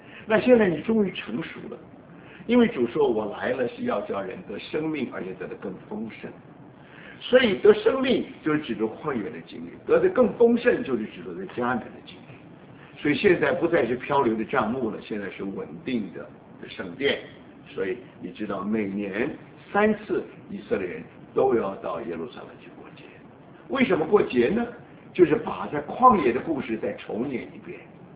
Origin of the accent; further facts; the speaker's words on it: United States; 但是不要忘记，这些人把我们美国人通通代表错了